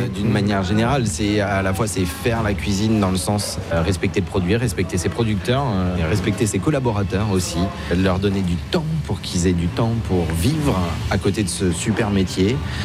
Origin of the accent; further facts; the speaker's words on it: Pays de la Loire, France; Non, je suis pas rennais, non. Je suis du Nord-Sarthe à la base. Après, je suis en Bretagne depuis 2001. Et j'ai passé la moitié de ma vie en Bretagne quand même.